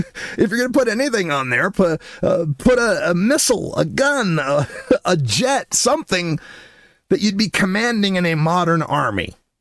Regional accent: Oregon, United States; That's because I'm from Southern Oregon, and this is where the weed is from.

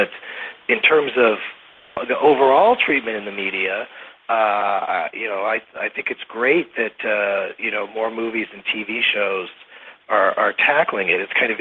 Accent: California, United States; You know, when I come from California, it just seems like such a mythical land to some people.

